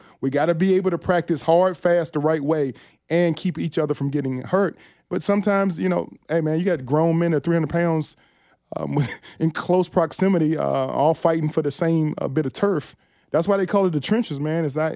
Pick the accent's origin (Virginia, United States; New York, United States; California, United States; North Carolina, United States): Virginia, United States; Well, since I'm a guy from Virginia